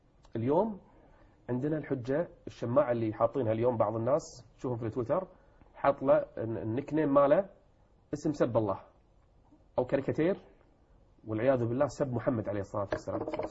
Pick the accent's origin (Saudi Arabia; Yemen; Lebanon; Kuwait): Kuwait; ثائرة الليبراليين عندنا في الكويت